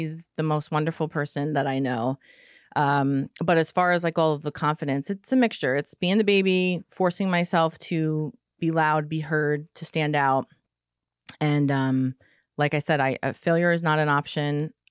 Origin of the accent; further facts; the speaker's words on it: New York, United States; So when I moved from Long Island to New Jersey, everybody's like, oh, what does your dad do?